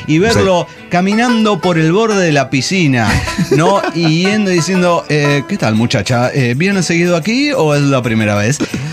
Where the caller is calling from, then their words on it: Reynosa, Tamaulipas, Mexico; Como ya saben, soy de Reynosa, Tamaulipas.